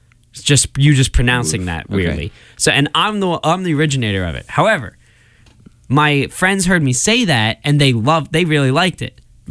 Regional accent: Topeka, Kansas, United States; I am from Kansas. Topeka.

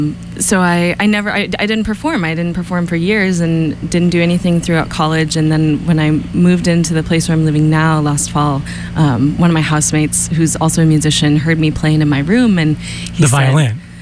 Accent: Portland, Oregon, United States; moved away as an adult; also born or lived in Tacoma; Now, I was born in Tacoma, just south of Seattle, and then moved to Portland, where my dad is from, when I was six, and grew up there. And then I came out here for school.

